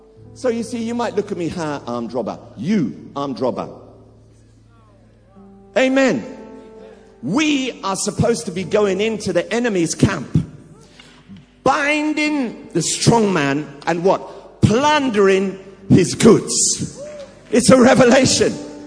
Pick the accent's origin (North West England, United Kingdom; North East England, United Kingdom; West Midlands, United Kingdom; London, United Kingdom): London, United Kingdom; Tottenham; I grew up in Tottenham, down the road. The postman wouldn't deliver to our street.